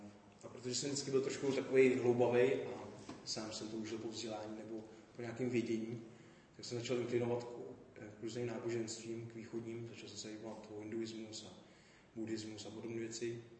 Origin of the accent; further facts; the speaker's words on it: Plzeň, Plzeň Region, Czechia; protože jsem z Plzně, tak jsme se přesilovali z takový klidní části Plzně do centra.